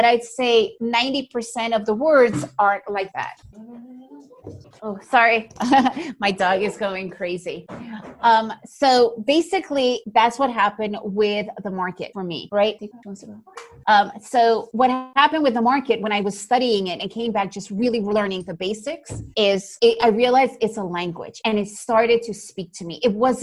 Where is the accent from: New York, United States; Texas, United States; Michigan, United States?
New York, United States; also born or lived in Costa Rica; now in Guatemala; However, I was raised, pretty much spent the majority of my life in the United States. I was raised in New York. So English is really my real language.